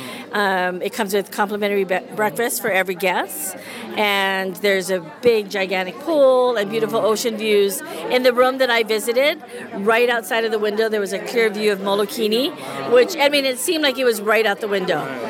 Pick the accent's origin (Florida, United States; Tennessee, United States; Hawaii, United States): Hawaii, United States; I'm born and raised in Hawaii. I reside on Maui now for 20 years.